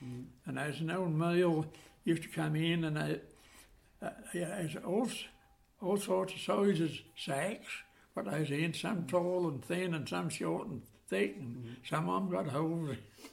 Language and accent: English; Mendlesham Green, East of England, United Kingdom; born there; I was born in Mendelsham Green, near the chapel, 1922, 8th October. And I went to Mendelsham School at Mendelsham Street.